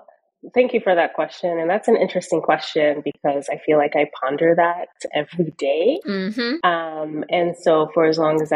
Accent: Nigeria; And I grew up in a pretty religious family. And so I'm Nigerian by birth and nationality, a proud Nigerian.

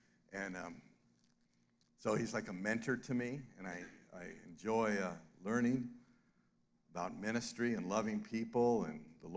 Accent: Lake Havasu City, Arizona, United States; I'm from Lake Havasin City, for some.

